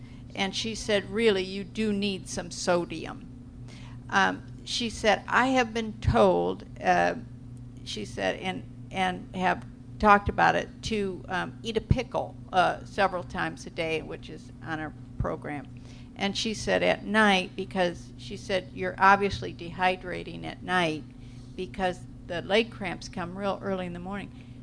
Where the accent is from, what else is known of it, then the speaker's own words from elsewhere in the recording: Phoenix, Arizona, United States; and I'm from Phoenix, Arizona, and so now it is 113 there.